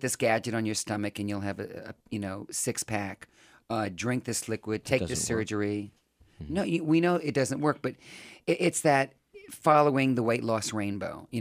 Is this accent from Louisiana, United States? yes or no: yes; New Orleans, Louisiana, United States; And even though I'm from New Orleans, I was 200 pounds in the eighth grade. I, you know, love Louisiana fried foods.